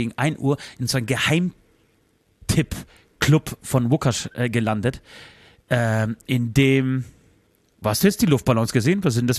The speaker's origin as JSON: {"language": "German", "town": "Tychy", "region": "Silesian Voivodeship", "country": "Poland", "said": "nach Katowice, da wo meine Oma herkommt, da wo ich herkomme. Beziehungsweise ich komme aus Tichau, das liegt gleich neben Katowice."}